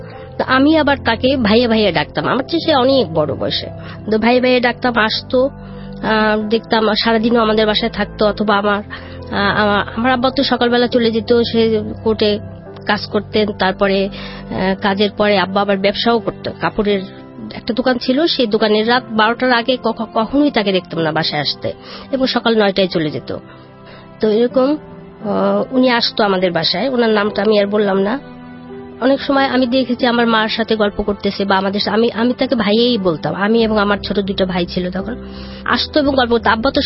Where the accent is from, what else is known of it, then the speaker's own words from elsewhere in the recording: Barisal, Barisal Division, Bangladesh; তো আমার জন্ম ওখানে, আমার নানা বাড়িতে, বরিশাল শহরেই আমাদের বাসা এবং আমার নানার বাসায় আমার জন্ম হয়।